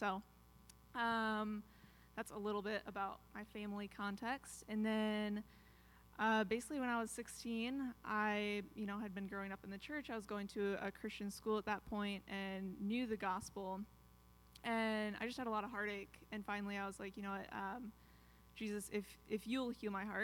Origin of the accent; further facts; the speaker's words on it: Janesville, Wisconsin, United States; I grew up in Janesville, Wisconsin. That's where I'm at right now until I'm actually able to buy tickets and head out to Bolivia.